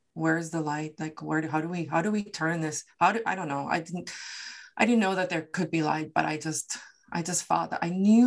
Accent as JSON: {"language": "English", "country": "South Africa", "accent": "Afrikaans", "said": "when these people hear my accent, right, my Afrikaans accent, they don't necessarily see or hear that I was part of a liberation movement or that I supported democracy."}